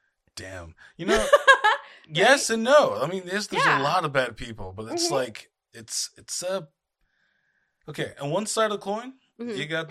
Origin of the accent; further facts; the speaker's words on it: Chula Vista, California, United States; You know, growing up in Chula Vista, it's totally different.